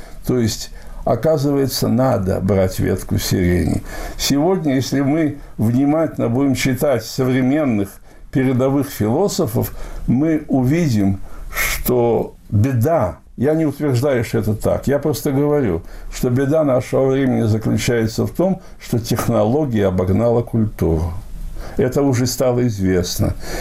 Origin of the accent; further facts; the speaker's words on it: Babruysk, Mogilev Region, Belarus; я, в общем, из Беларуси, я родился в Бобруйске. Это маленький очень такой еврейский городок был. Там провел все это свое, в основном, школьное детство, и я себя считаю белорусским евреем, я белорус